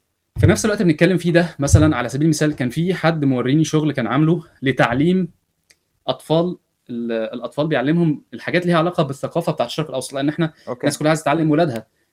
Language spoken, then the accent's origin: Arabic; Egypt; لما يسألوني أنت إيه جنسيتك إيه, بقول لهم أنا مصري بس citizen of the universe